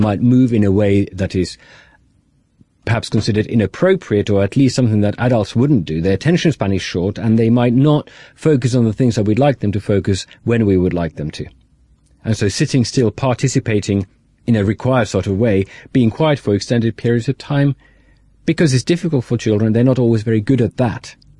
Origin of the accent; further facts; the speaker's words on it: Finland; English is a second language; I'm not English by birth. I was born and raised in Finland